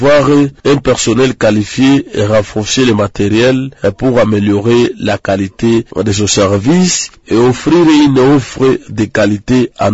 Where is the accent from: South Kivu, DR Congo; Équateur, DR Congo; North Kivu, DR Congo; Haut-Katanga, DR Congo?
North Kivu, DR Congo; ça fait au moins 30 ans que nous n'avons pas la paix ici chez nous, au Nord Kivu, mais aussi à l'est de la République démocratique du Congo.